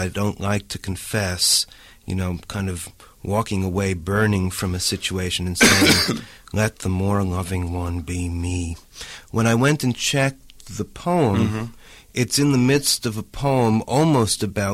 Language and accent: English; East Coast, United States; I did notice when I was growing up on the East Coast where so much poetry was happening around me at St. Mark's Place.